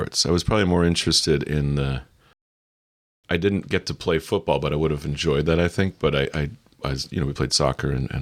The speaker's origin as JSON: {"language": "English", "town": "La Push", "region": "Washington", "country": "United States", "tie": "born or raised there", "said": "Pretty much. I actually was born at Swedish Hospital in Seattle, but we lived in La Push."}